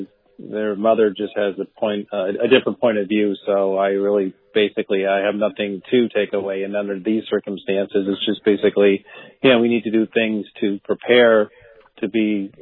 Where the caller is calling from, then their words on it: Connecticut, United States; I'm calling from Connecticut, and as you know, we're going through the coronavirus.